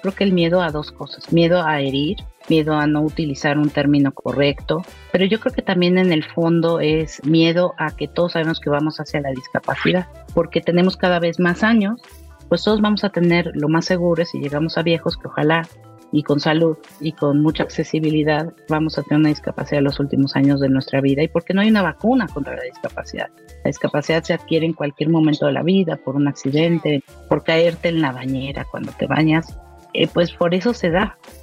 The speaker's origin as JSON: {"language": "Spanish", "country": "Mexico", "said": "Pues como una mexicana, mujer y madre"}